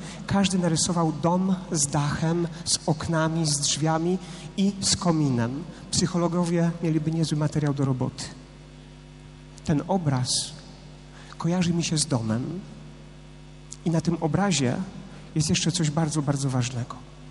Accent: Mikorzyn, Greater Poland Voivodeship, Poland; chodziłem do szkoły w Kępnie, bo ja jestem z tej ziemi. … Pochodzę z Mikorzyna rodem. Pracuję teraz w Kostowie.

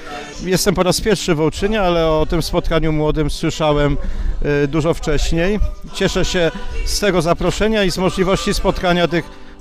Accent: Leżajsk, Subcarpathian Voivodeship, Poland; Jestem więc bernardynem związanym z Leżajskiem, to jest Podkarpacie, bo stamtąd pochodzę

